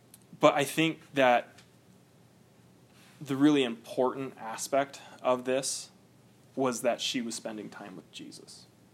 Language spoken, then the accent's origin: English; California, United States; now in Utah, United States; Like growing up in California, it was pretty cool, but like being in Utah, it's really magical